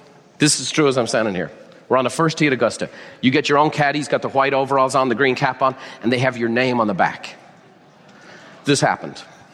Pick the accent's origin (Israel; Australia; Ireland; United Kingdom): Ireland; Now I'm Irish.